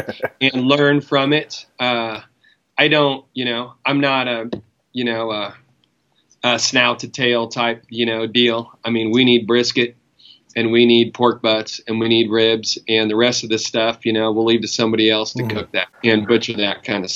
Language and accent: English; Wamego, Kansas, United States; Yeah, so I grew up near Manhattan, Kansas, in a town called Womego. And yeah, man, grew up on a farm, farm kid